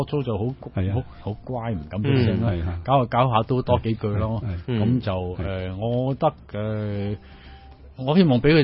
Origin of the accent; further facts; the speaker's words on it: Chaozhou, Guangdong, China; 我係潮州人，咁我同啲潮州鄉親就建立下啲關係